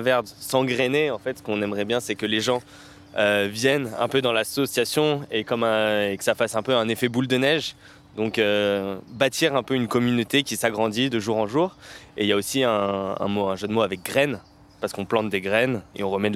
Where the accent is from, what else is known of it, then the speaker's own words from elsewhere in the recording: Saint-Denis, Île-de-France, France; Nous, on vient plus ou moins de Saint-Denis et on trouve qu'il y a peu de nature